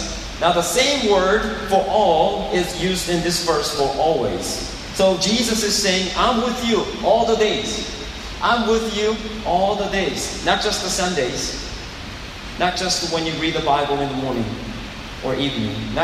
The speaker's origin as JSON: {"language": "English", "town": "Hickory", "region": "North Carolina", "country": "United States", "said": "And you say, \"I'm from Hickory, North Carolina.\""}